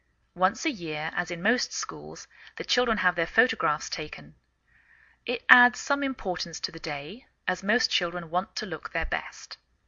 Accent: England, United Kingdom; now in United States

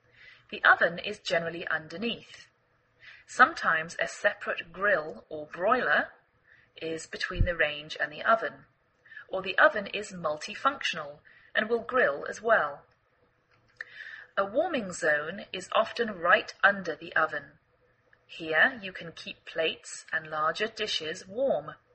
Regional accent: England, United Kingdom; now in United States

